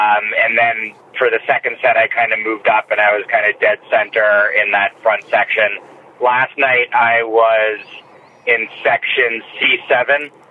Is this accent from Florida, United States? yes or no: no; Boston, Massachusetts, United States; Yeah, I mean, I'm from the Boston area. I've been to Fenway probably hundreds of times